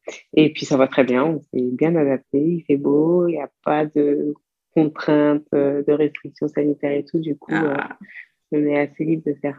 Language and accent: French; Reims, Grand Est, France; also born or lived in Creil; On a déménagé à Reims et j'ai grandi là-bas.